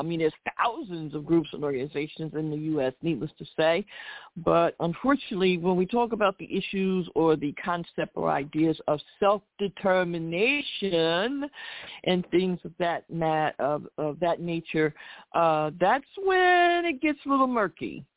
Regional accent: Philadelphia, Pennsylvania, United States; yep, I'm from Philly, so I can tell you, as they say, where the bodies are buried.

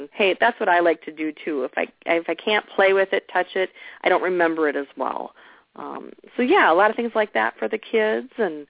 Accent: Walnut Grove, Minnesota, United States; My hometown was on TV once a week. That's cool. Not a lot of kids can say that.

